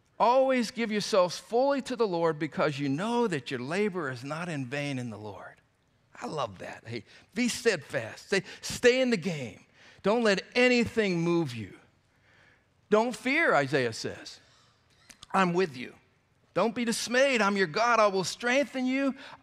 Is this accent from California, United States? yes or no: no; Ohio, United States; when growing up in Northeast Ohio, there were times where we had some great snowstorms